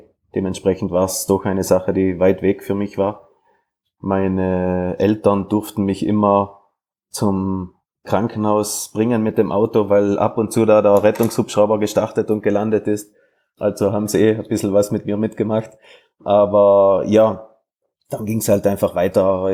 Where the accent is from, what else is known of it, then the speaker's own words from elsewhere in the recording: Trentino-Alto Adige, Italy; ich bin ja Südtiroler, als am Papier Italiener, in Südtirol gibt es keine Flugschule